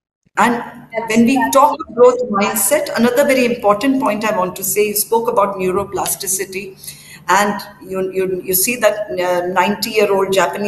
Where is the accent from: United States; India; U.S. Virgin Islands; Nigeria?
India; Dehradun, Uttarakhand; I'm from Dehradun. It's a small town full of schools.